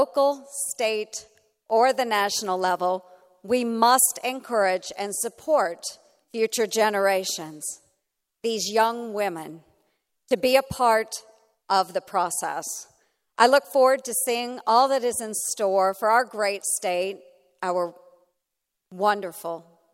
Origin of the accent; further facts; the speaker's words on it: Iowa, United States; I began in my hometown as Montgomery County Auditor and later was encouraged by my dear friend, Kim Reynolds, to run for the state Senate seat she was vacating.